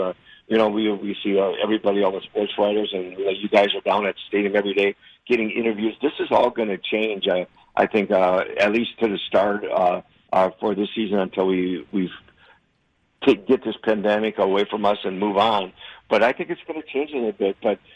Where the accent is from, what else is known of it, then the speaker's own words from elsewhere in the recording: Wisconsin, United States; really honored about that opportunity that I was born and raised in Wisconsin and got to play there my career.